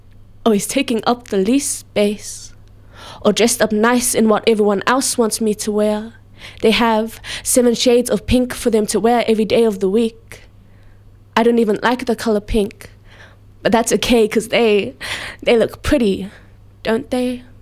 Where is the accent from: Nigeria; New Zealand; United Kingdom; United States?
New Zealand; Auckland; So my hometown, South Auckland, definitely is a big influence.